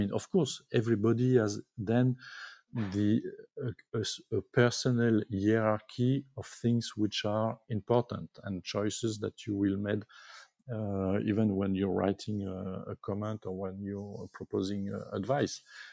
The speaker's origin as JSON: {"language": "English", "town": "Grenoble", "region": "Auvergne-Rhône-Alpes", "country": "France", "second_language": "English", "said": "I'm not from Paris in France. So I'm from Grenoble, which is a very nice city with the mountains and so on, with a great university."}